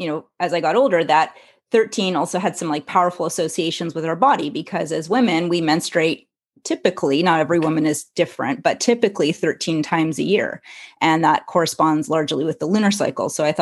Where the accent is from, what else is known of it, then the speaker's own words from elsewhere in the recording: Montreal, Quebec, Canada; I grew up in Montreal.